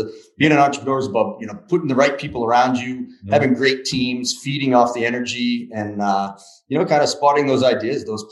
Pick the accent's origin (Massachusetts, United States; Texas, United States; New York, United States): Massachusetts, United States; Easton; I grew up in the town next door. I grew up in Easton, Mass, small little town when I grew up.